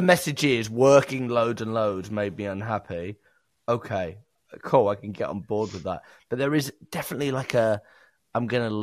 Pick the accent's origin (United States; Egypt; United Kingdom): United Kingdom; Chingford, London; Ilford wasn't too far away from where I grew up as a child.